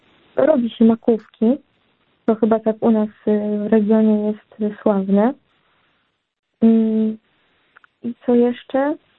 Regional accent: Silesian Voivodeship, Poland; ja pochodzę z południa Polski, z Beskidu Żywieckiego dokładnie. I właśnie no tutaj już górale zahaczają, ale u mnie w domu jest bardzo tradycyjnie.

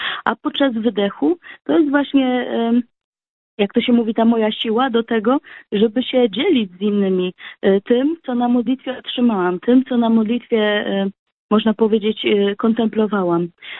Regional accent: Elbląg, Warmian-Masurian Voivodeship, Poland; now in Bielsko-Biała, Poland; chociaż ja pochodzę z Elbląga, więc moja najbliższa rodzina mieszka 600 kilometrów od Bielska, czyli z tego punktu, w którym ja teraz na co dzień żyję, mieszkam, w którym znajduje się mój klasztor

